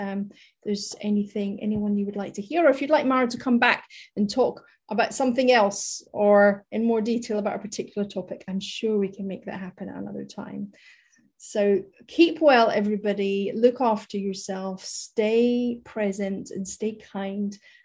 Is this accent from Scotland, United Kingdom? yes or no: yes; Scotland, United Kingdom; I'm Scottish, I don't live in Scotland now